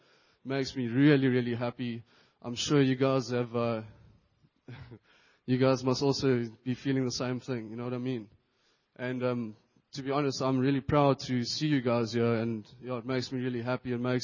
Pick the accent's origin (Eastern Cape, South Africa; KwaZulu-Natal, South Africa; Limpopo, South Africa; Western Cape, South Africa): KwaZulu-Natal, South Africa; Durban; I'm from Durban.